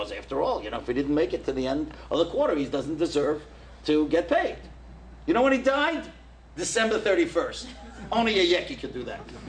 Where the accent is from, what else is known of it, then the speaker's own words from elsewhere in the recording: Baltimore, Maryland, United States; because I'm from Baltimore and these girls are from Baltimore, you know, the married women.